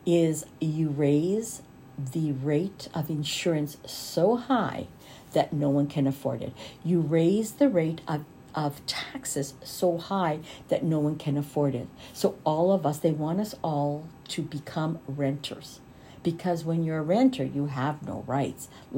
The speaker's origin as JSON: {"language": "English", "country": "Canada", "said": "gnawing away from my rights as a human being, as a Canadian or as a North American."}